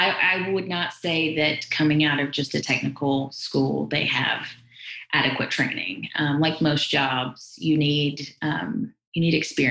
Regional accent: Kentucky, United States; Yeah, my husband and I grew up in Kentucky and had lived kind of all over the U.S. before wanting to come back to Kentucky.

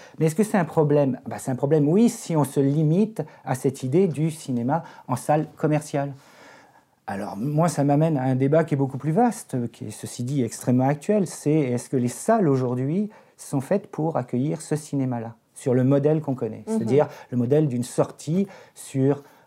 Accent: Quebec, Canada; on est québécois, forcément

